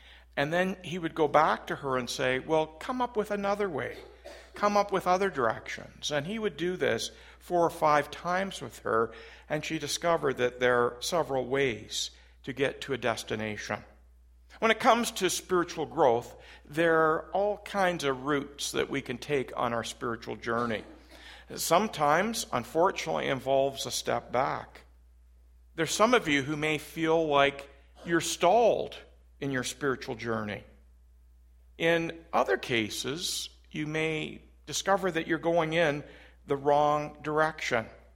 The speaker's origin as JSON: {"language": "English", "town": "Orillia", "region": "Ontario", "country": "Canada", "tie": "born there", "said": "I was born in Orillia, moved with our family to Toronto, lived for a year in Haliburton after university, moved back to Toronto, moved to London, and that's my story."}